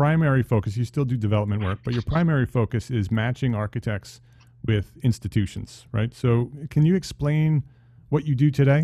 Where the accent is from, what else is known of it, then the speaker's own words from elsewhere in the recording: New Jersey, United States; born there; I was born in New Jersey, so I'm a Jersey guy. So I always looked at the city from the New Jersey side.